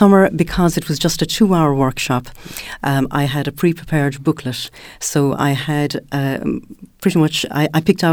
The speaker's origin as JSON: {"language": "English", "town": "Youghal", "region": "Munster", "country": "Ireland", "said": "I'm originally from Youghal, and I just love the beautiful buildings and everything here"}